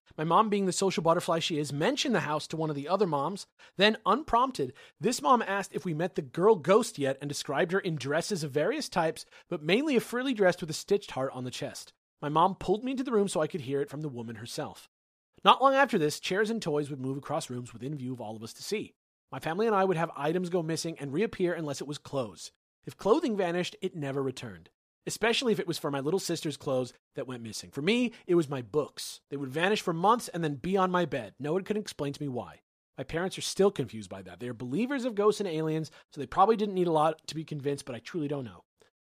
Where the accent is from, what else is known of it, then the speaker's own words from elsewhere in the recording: California, United States; I grew up in the Bay Area, about an hour south of San Francisco.